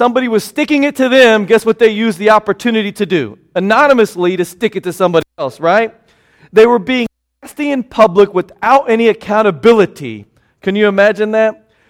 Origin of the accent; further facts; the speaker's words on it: Newton, Kansas, United States; During a recent visit to my hometown in Newton, Kansas, I picked up one of the local copies of the Newton Kansan.